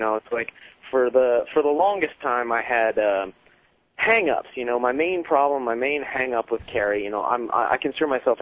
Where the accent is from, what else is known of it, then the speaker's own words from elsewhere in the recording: Vermont, United States; now in Oregon, United States; I'm in Oregon right now, but I'm very, very proud to say that I'm originally from Vermont